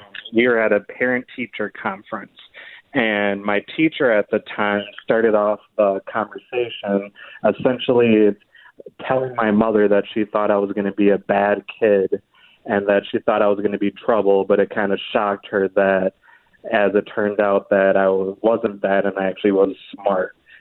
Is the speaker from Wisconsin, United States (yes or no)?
yes; Fond du Lac, Wisconsin, United States; So kind of, I'm from Fond du Lac, Wisconsin. It's a small town, kind of a hick town.